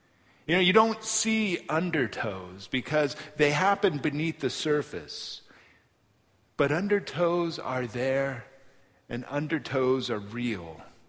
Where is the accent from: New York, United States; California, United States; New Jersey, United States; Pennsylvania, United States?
California, United States; I was growing up in Orange County, and it's summertime